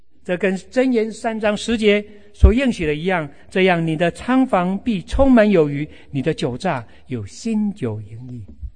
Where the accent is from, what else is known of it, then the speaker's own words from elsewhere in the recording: China; 我们中国人很重视祭祖拜祖先